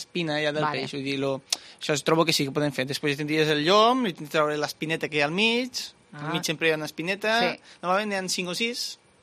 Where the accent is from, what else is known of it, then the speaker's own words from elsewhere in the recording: Catalonia, Spain; A veure, vinc del Delta de l'Ebre...